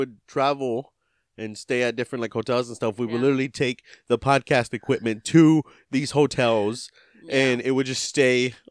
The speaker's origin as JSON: {"language": "English", "town": "Houston", "region": "Texas", "country": "United States", "tie": "born or raised there", "said": "I grew up in Houston."}